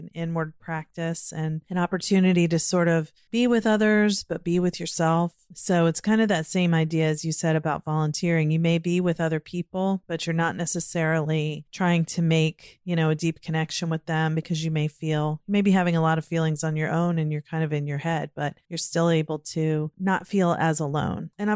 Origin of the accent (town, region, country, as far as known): Virginia, United States; born or raised there; now in Maryland, United States